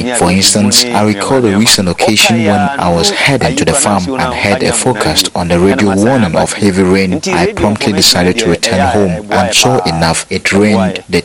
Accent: Yeji, Bono East, Ghana; also born or lived in Kwame Krum; I grew up in Kwame Krum and later Yeji, both places with strong winds and waves.

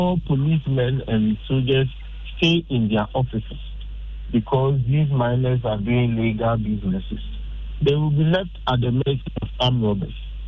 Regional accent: Amenfi East, Western Region, Ghana; I am from Amenfi East. I stay there. I know the real time situation over there.

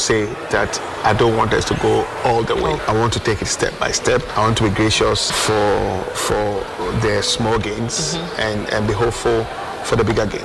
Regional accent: Ghana; I'm a Ghanaian, so I'll first of all identify myself.

